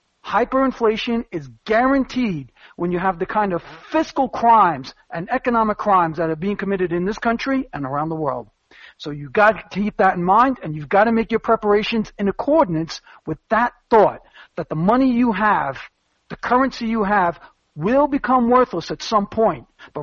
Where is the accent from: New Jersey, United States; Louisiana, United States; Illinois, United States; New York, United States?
New York, United States; Staten Island; And Jamal, I grew up in Staten Island.